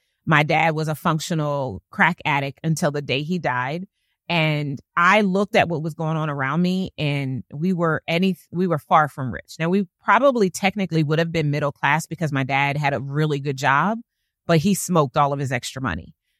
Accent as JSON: {"language": "English", "town": "Wilmington", "region": "Delaware", "country": "United States", "tie": "born or raised there", "said": "Where did I grow up? In Wilmington, Delaware."}